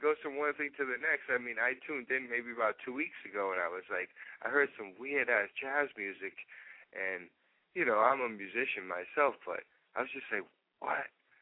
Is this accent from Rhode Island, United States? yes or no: yes; Providence, Rhode Island, United States; I'm originally from Rhode Island, but I moved there for a few years, and I didn't enjoy my time there. So I'm back in Providence, where I was born.